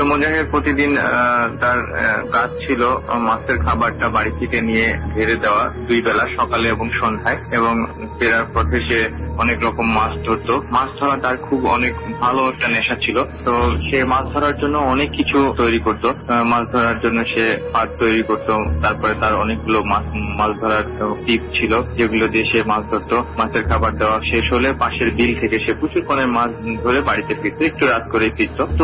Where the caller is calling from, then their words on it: Jessore, Khulna Division, Bangladesh; From Jessore cantonment.